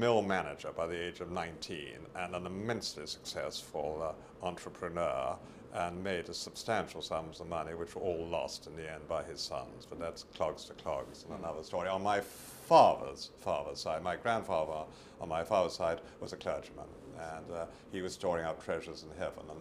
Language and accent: English; Woldingham, South East England, United Kingdom; born there; I was born on the 15th of February, 1929. I was born in Surrey, and I was christened at Tandridge. The village I was born in was Woldingham, Surrey.